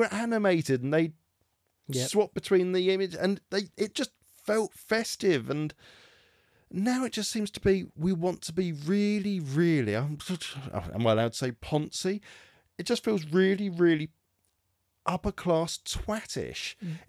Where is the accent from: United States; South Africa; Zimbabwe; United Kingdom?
United Kingdom; St Albans, East of England; And I grew up in St Albans. I love St Albans.